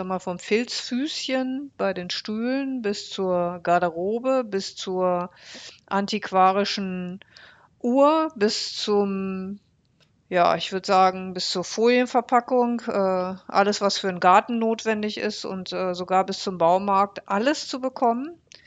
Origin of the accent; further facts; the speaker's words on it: Bocholt, North Rhine-Westphalia, Germany; Ich sitze hier gerade in einem Coworking Space mitten in der Innenstadt von Bocholt, meiner Heimatstadt.